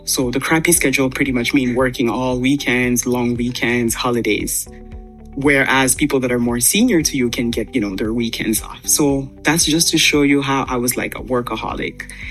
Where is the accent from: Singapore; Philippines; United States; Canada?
Canada; because as a Canadian, you can live 6 months there and 6 months in Canada.